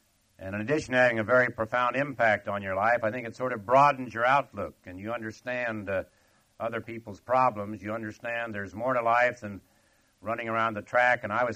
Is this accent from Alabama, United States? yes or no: no; Russell, Kansas, United States; born there; I was born in Russell and all this, and Russell, Kansas, and I was in Congress